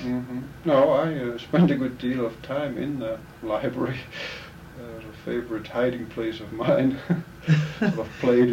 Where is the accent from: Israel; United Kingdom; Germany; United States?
Germany; moved away as an adult; Oh, I was born in Germany, grew up there until I reached freshman year in the university.